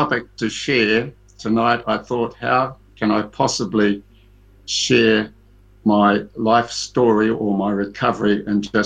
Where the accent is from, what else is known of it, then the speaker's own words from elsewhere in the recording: Auckland, New Zealand; come from Auckland, New Zealand.